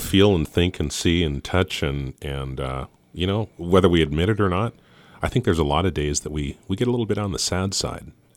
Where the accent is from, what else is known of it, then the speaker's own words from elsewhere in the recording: Joliet, Montana, United States; my parents moved to Joliet, Montana when I was a little kid, and so I grew up in Carbon County and still live there.